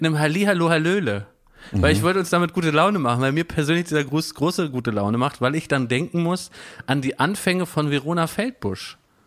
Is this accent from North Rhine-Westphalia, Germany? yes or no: no; Berlin, Germany; Das eine war für mich als Berliner TV Berlin